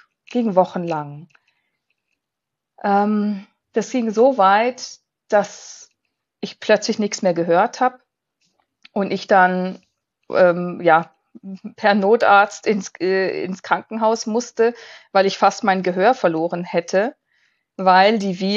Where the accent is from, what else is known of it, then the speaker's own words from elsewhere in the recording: Freiburg, Baden-Württemberg, Germany; also born or lived in Ivory Coast; Ja, also ich komme aus Freiburg erstmal, und was mich fürs Leben geprägt hat, war meine Kindheit an der Elfenbeinküste. Da bin ich in die Grundschule gegangen